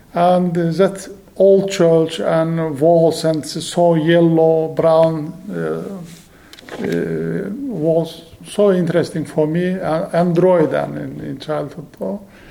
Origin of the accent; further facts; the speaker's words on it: Lachin, Lachin District, Azerbaijan; English is a second language; Yeah, I am from Lachin. Lachin is a nice place. Now, very sorry, my country place is occupied and destroyed my village.